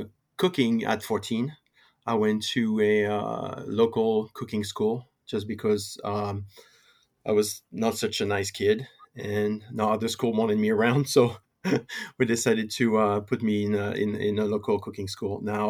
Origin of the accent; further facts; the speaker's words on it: Loire Valley, France; I am a French citizen. I grew up in the Loire Valley, and for the most part of my youth, spent it in my mom's kitchen.